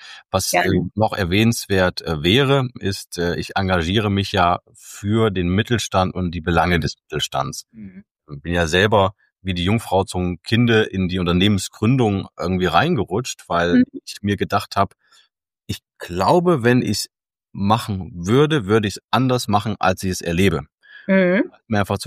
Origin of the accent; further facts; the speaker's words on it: Kassel, Hesse, Germany; Also ich bin ja selber aus Hessen, genau aus Nordhessen, aus Kassel.